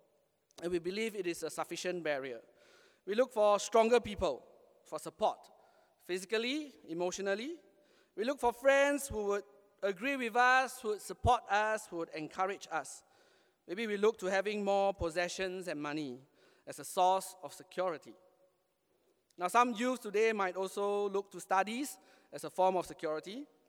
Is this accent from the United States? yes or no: no; Singapore; As a Singaporean, will we really feel secure with our third generation army